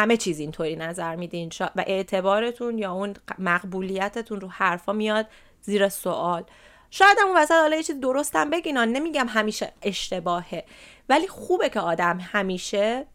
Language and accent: Persian; Iran; moved away; حالا مثلا من وقتی از ایران اومدم بیرون هیچ وابستگی حس نمی کردم